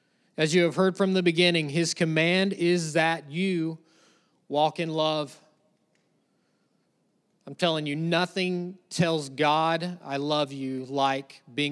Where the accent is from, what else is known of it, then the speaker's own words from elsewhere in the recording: Virginia, United States; now in Kansas, United States; People ask me all the time, I'm not from Kansas. I grew up in the mountains of Virginia.